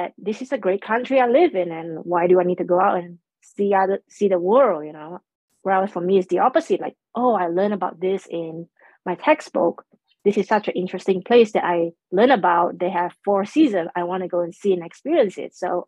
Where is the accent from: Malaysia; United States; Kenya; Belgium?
Malaysia; growing up in Malaysia, it's mandatory for us to learn geography.